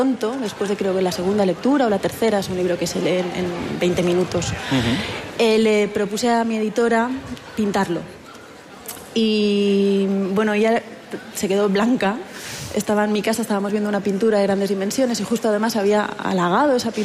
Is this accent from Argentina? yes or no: no; Valencia, Valencian Community, Spain; Valencia, que es mi tierra, que es una tierra de contrastes, hay mucha luz, hay mucha oscuridad